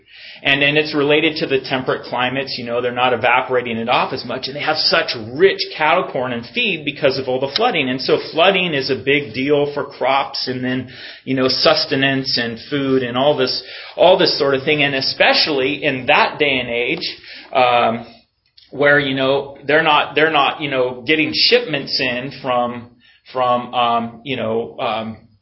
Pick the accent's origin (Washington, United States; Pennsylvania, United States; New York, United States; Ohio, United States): Washington, United States; Stanwood; Growing up in Stanwood, we would get flooded every year, and there was a flood valley.